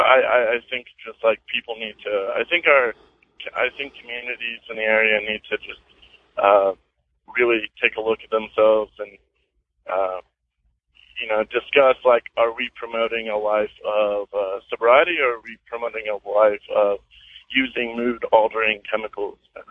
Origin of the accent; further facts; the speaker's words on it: Brookville, Indiana, United States; And, I'm from a very small town in Indiana. I'm from Brookville.